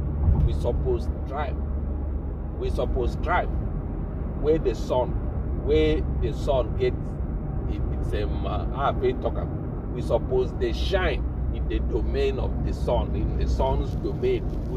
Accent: Nigeria; I have never seen a mango this size in all my years growing up in Nigeria.

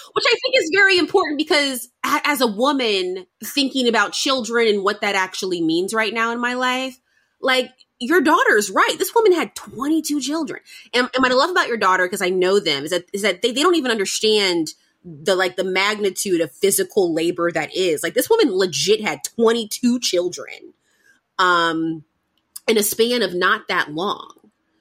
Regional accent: Ireland; Because for the record, folks, I am Irish.

